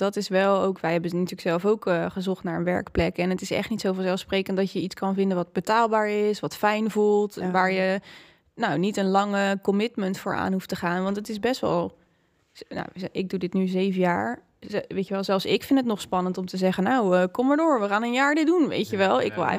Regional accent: Leiden, South Holland, Netherlands; moved away as an adult; Ja, ik ben dus in Leiden opgegroeid en ik ben vertrokken.

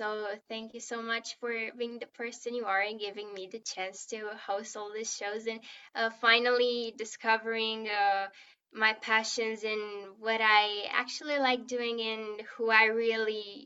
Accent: Botoșani, Botoșani County, Romania; English is a second language; I recently turned 14 and my last name seems to be weird because I'm from Romania, from a city called Botoșani

